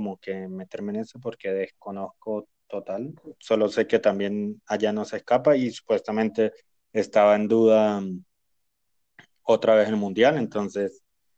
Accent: Venezuela; yo como venezolano puedo dar mi opinión

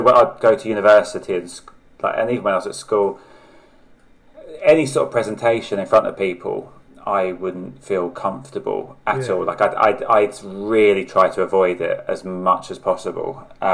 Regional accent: Sellindge, South East England, United Kingdom; So, I grew up in Kent, in a village called Sellinge, which is like between Ashford, Canterbury, Folkestone.

